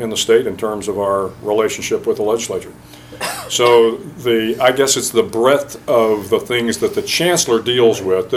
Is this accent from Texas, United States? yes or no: yes; San Antonio, Texas, United States; I'm from San Antonio. Spent a lot of time in South Texas, and I have an affinity for the great folks in South Texas.